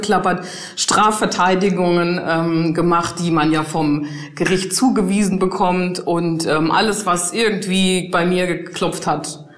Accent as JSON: {"language": "German", "town": "Giessen", "region": "Hesse", "country": "Germany", "tie": "born or raised there", "said": "dann nur in meiner Heimatstadt Gießen."}